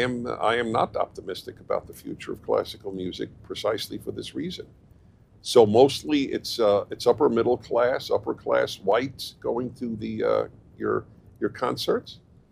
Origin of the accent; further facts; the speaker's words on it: New York City, New York, United States; I grew up in New York, so I go to New York Ranger hockey games every Sunday night that they played at home in New York at Madison Square Garden.